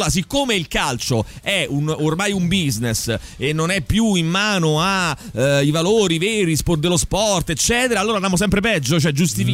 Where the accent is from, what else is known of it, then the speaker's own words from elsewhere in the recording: Rome, Lazio, Italy; Ed è colpa anche un po' nostra come romani.